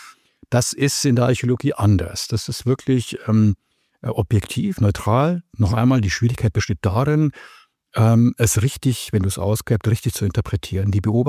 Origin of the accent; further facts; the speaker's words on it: Munich, Bavaria, Germany; Ich bin ja in München geboren und aufgewachsen und habe dort begann zu studieren in der LMU.